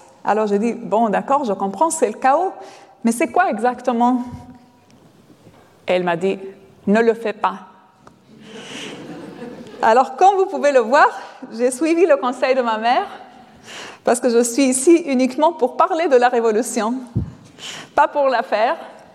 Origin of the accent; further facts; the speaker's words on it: Albania; j'avais environ 11 ans. C'était dans mon pays natal, l'Albanie